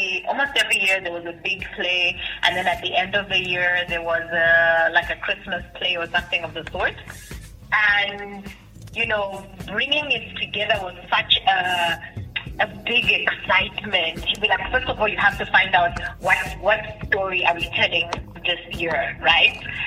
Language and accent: English; Ndola, Copperbelt, Zambia; I grew up in Indola, so I'm a Kofela girl.